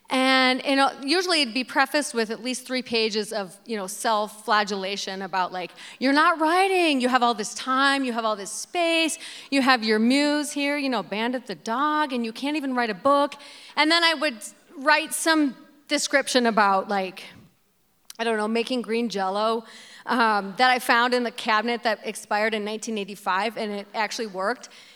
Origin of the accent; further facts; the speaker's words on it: Midwest, United States; now in Billings, United States; I mean, I'm also a Midwesterner, and this comes very easily and naturally to us.